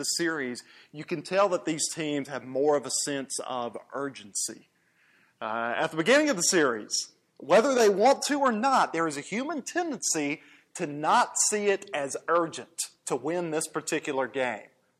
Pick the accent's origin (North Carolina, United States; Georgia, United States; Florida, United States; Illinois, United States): Georgia, United States; I'm from Georgia and I root for teams from Atlanta